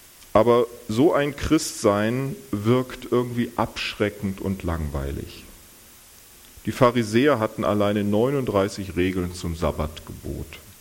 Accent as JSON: {"language": "German", "region": "Northern Germany", "country": "Germany", "said": "Und ich als Norddeutscher hatte auch meine Herausforderungen."}